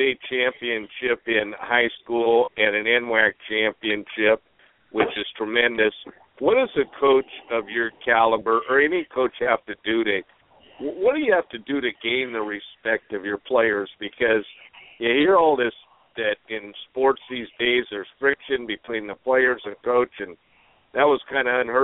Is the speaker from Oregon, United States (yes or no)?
yes; Portland, Oregon, United States; beautiful Portland, Oregon, my hometown, where I was born not that far from Portland Community College at Emmanuel Hospital, a great hospital.